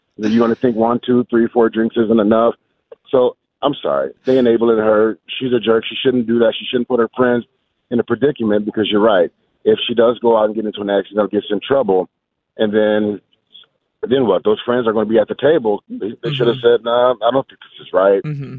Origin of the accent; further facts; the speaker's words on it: Detroit, Michigan, United States; I'm from Detroit, so families can be in a bar with their kids underage